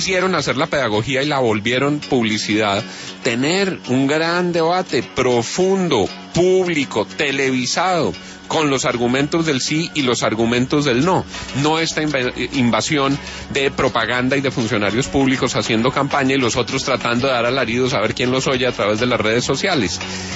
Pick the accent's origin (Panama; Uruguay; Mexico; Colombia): Colombia; como colombiano